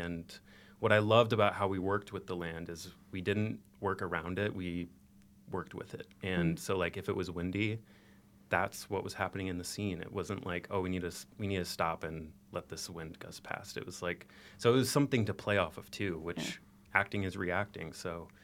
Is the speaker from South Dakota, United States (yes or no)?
yes; Sioux Falls, South Dakota, United States; I'm from here. And I know, even though I'm from, like, more of the city part of South Dakota, like, I'm from Sioux Falls, I have family that have farms